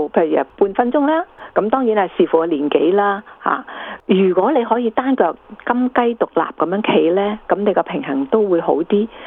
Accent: China; 我哋中国人

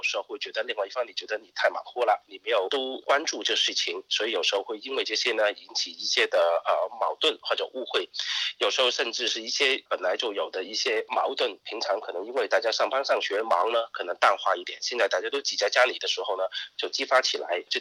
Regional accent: China; 尤其是我们中国人嘛，我们比较喜欢热闹

